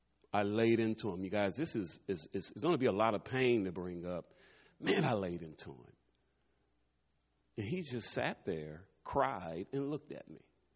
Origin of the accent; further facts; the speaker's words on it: Los Angeles, California, United States; But I grew up here in Los Angeles at a great church, at the Figueroa Church of Christ, a great minister, Dr. R.N. Hogan.